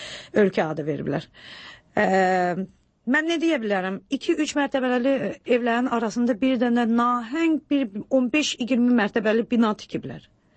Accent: Baku, Azerbaijan; Valla, Bakıda 25 il yaşamışam özdə. Bəli, necə deyərlər, Karinoy Bakiliyəm. Bakını da çox yaxşı tanıyıram.

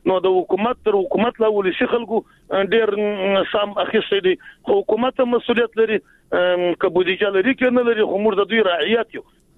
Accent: Jowzjan, Afghanistan

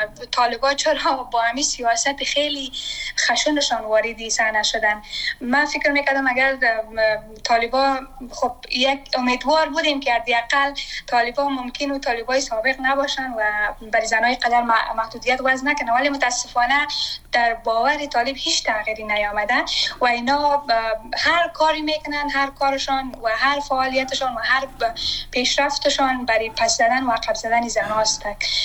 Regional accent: Afghanistan; من سرمایه وطنم هستم، من اونجا درس خواندیم.

